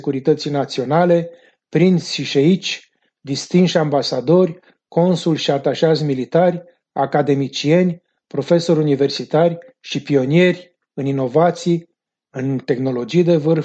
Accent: Craiova, Dolj, Romania; căci am copilărit în Zarva Copiilor din English Parkul Craiovei

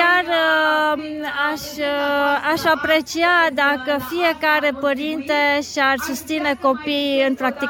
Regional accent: Caransebeș, Caraș-Severin, Romania; din Caransebeș.

